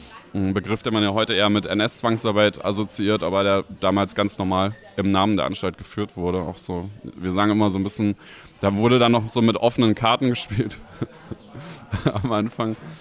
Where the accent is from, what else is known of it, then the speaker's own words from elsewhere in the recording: Hesse, Germany; now in Leipzig, Germany; vor allem mit jüdischen Landgemeinden in Hessen, wo ich aufgewachsen bin